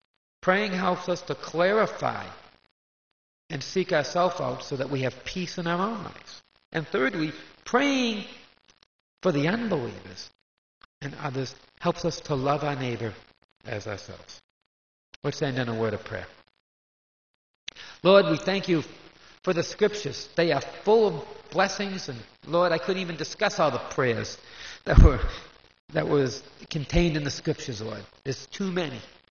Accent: Boston, Massachusetts, United States; now in New York City, United States; And being a Bostonian, the last place I wanted to be was in New York City.

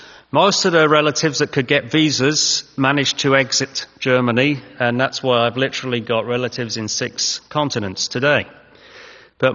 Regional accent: England, United Kingdom; accent: Boston; and I come from England. At least we arrived in England when I was one, so I say I come from England. And I grew up there.

